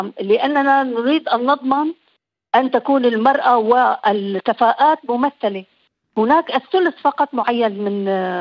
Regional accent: Syria; نحن سوريين نكمل بعض.

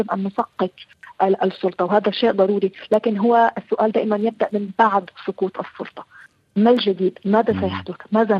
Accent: Syria; أنا أشعر كسورية تعيش في أوروبا أو تعيش في سوريا

